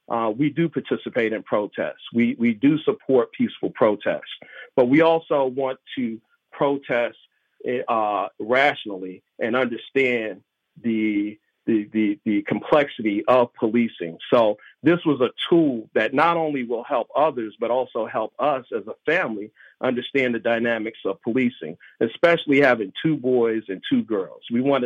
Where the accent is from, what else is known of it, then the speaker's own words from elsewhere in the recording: Brooklyn, New York, United States; I think it's partly because of my childhood growing up in Brooklyn that partly inspired me to embark on such a research project later in life.